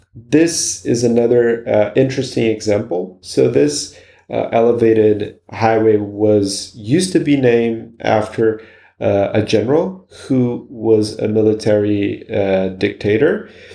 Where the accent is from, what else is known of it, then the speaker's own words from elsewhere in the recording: São Paulo, Brazil; here in São Paulo, Brazil, where I am from. And today I'll be talking about street names in Brazil, my home country, where I'm talking from also.